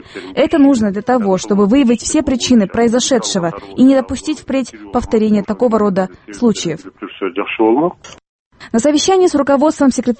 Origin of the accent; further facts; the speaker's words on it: Bishkek, Kyrgyzstan; Ее веду я … из Бишкека.